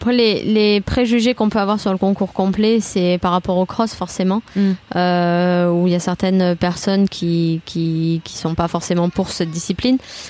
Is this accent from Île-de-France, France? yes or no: no; Toulouse, Occitanie, France; je suis originaire de Toulouse.